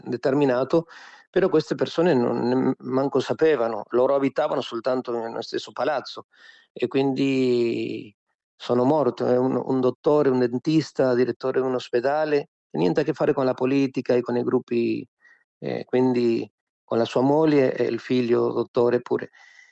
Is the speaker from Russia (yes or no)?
no; Argentina; per esempio io sono argentino